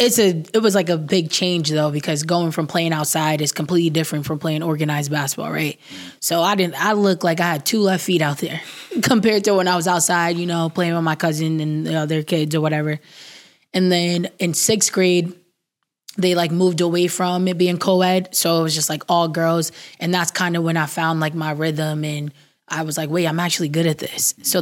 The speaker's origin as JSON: {"language": "English", "town": "Fall River", "region": "Massachusetts", "country": "United States", "said": "So I'm originally from Fall River, Mass. I grew up playing outside, obviously."}